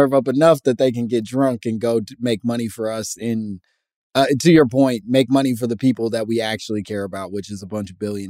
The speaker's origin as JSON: {"language": "English", "town": "Chicago", "region": "Illinois", "country": "United States", "said": "I will say that I think it was impossible not to be a Bulls. I'm from Chicago as well"}